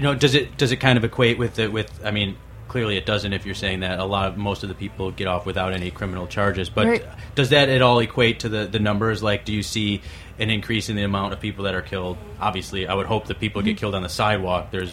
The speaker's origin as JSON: {"language": "English", "town": "Buffalo", "region": "New York", "country": "United States", "tie": "born or raised there", "said": "I grew up in Buffalo, and you could drive for miles without seeing someone walking, and that just doesn't happen even on the deadest of nights in New York."}